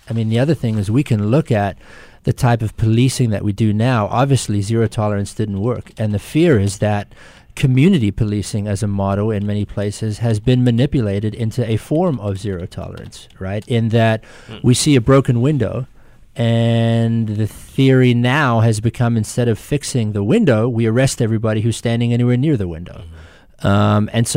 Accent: South Africa; born there; I was born in South Africa.

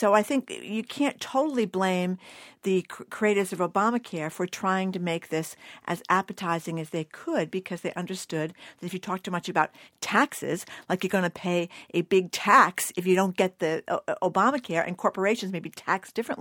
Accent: Fall River, Massachusetts, United States; Ken from my hometown of Fall River.

